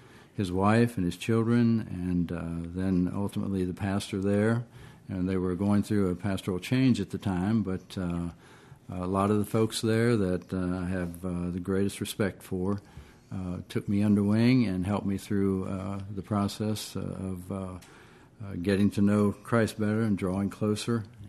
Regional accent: Harrisonburg, Virginia, United States; I grew up born in Harrisonburg at Rockingham Memorial Hospital. And grew up actually out in the county and attended Broadway High School.

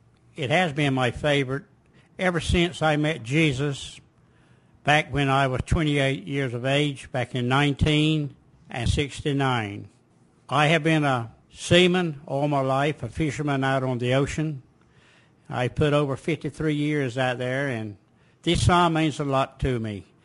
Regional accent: Harkers Island, North Carolina, United States; the Outer Banks, Harker's Island to be exact. It's right near Cape Lookout National Seashore Park.

